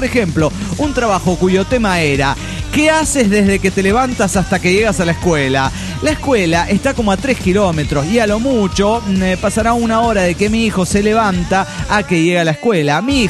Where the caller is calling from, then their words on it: Ensenada, Baja California, Mexico; de Ensenada, Baja California.